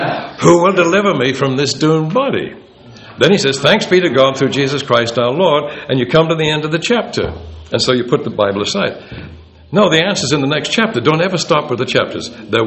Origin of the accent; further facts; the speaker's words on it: England, United Kingdom; since I grew up in England.